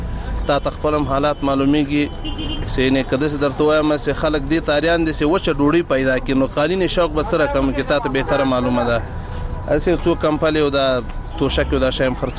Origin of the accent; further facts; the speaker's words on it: Logar, Afghanistan; زه د لوګر ولایت اوسیدونکو یم.